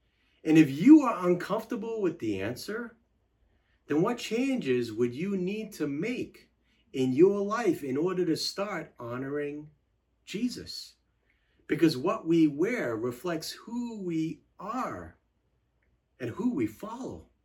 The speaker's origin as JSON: {"language": "English", "country": "United States", "tie": "born or raised there", "said": "Growing up in America, I wore exactly what my surroundings were telling me to wear."}